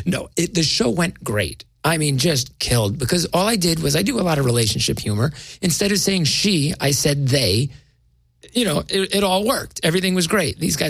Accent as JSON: {"language": "English", "region": "New Jersey", "country": "United States", "tie": "born or raised there", "said": "one of my best friends growing up in Jersey."}